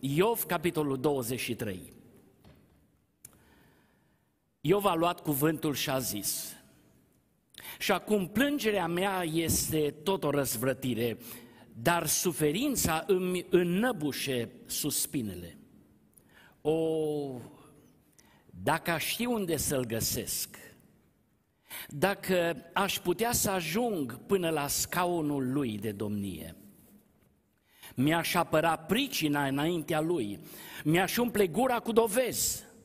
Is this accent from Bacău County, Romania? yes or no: no; Arad, Arad County, Romania; născut și crescut în Pârneava